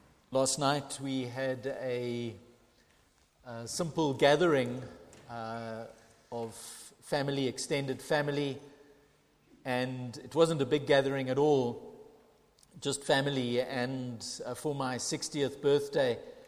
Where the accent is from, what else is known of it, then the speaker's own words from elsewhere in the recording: East London, Eastern Cape, South Africa; I was growing up in the Quigney in East London.